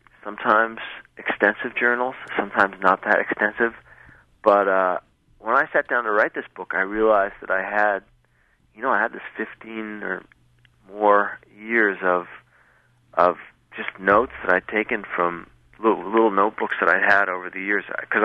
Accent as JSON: {"language": "English", "town": "Queens", "region": "New York", "country": "United States", "tie": "born or raised there", "also_born_or_lived": "New Jersey / Manhattan", "said": "being from New York City and growing up in Queens and New Jersey, I always thought that the West was Eastern Pennsylvania. So that's my one advantage, being born on the island of Manhattan."}